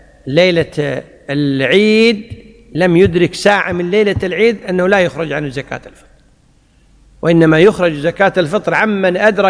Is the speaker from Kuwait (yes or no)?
yes; Kuwait; يعني مثلا عندنا في الكويت غالب قوت الناس